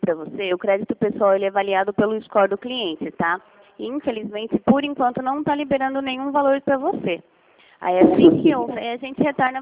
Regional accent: Piracicaba, São Paulo, Brazil; Sou aqui de Piracicaba, São Paulo.

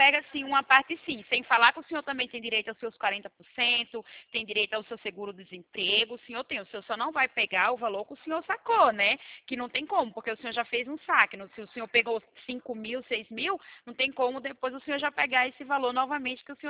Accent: Itatiba, São Paulo, Brazil; Não, eu sou de São Paulo, sou uma cidade chamada Itatiba.

